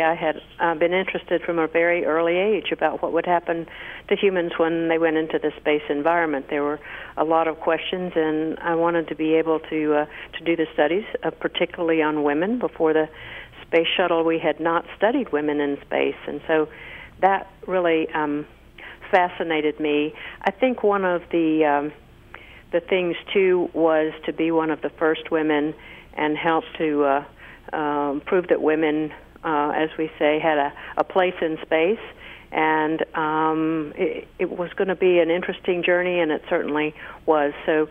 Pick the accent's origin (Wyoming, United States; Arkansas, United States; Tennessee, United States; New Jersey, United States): Tennessee, United States; Murfreesboro; Well, actually, Murfreesboro is my hometown. I grew up here. My mother's family's been here since the early 1800s, and we wanted to raise our three children here.